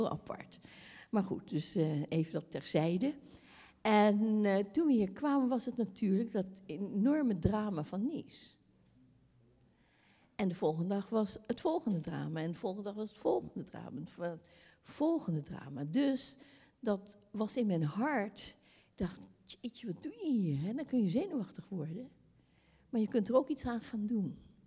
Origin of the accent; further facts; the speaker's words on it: Spakenburg, Utrecht, Netherlands; We komen natuurlijk uit Spakenburg en Spakenburg is een heel traditioneel maar kerkelijk dorp.